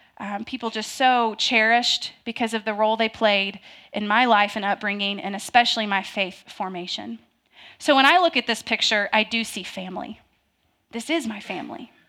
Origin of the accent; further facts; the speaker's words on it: Louisville, Kentucky, United States; Because not just from Louisville, but I grew up right here, right over there, and there, right over there, in Middletown.